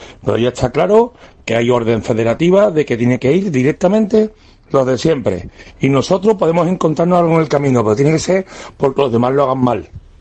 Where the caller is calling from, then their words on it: Seville, Andalusia, Spain; de Sevilla.